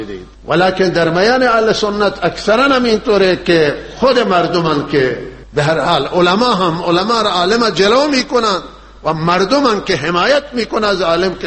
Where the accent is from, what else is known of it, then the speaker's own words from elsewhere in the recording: Iran; ما ایرانی هستیم و وارث این وطنیم،